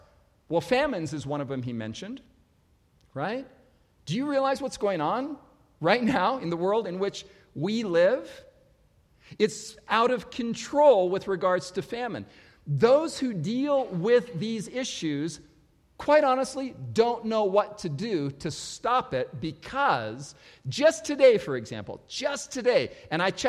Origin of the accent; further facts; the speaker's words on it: San Pedro, California, United States; also born or lived in Los Angeles; Like me in San Pedro, California, where I grew up in Los Angeles, jumping on my new skateboard and going to the highest hill